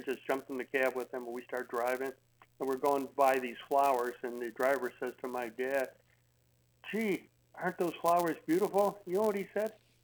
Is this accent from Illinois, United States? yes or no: yes; Chicago, Illinois, United States; And when I was growing up in Chicago here, and we'd go out to Lake Michigan